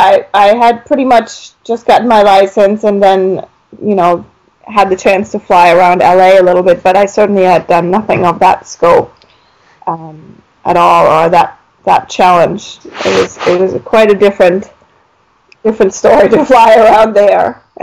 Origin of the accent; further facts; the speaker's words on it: Germany; I grew up in Germany, and my dad and I, we always traveled a lot.